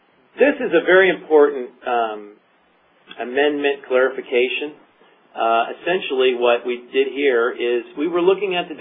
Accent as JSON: {"language": "English", "region": "Virginia", "country": "United States", "said": "even from my home state of Virginia, the Dominion folks, that's all they're on here."}